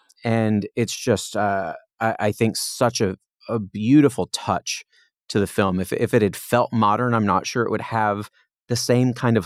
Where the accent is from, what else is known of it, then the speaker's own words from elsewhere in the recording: Indiana, United States; now in Los Angeles, United States; you know, when you're a little kid growing up in Indiana, you don't know that there's a thing called this Oscar nominees luncheon until, you know, you get